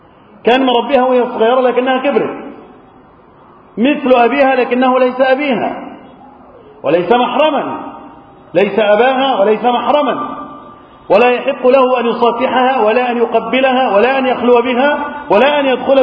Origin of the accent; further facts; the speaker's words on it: Egypt; اللهم احفظ بلدنا مصر وسائر بلاد المسلمين من الفتن.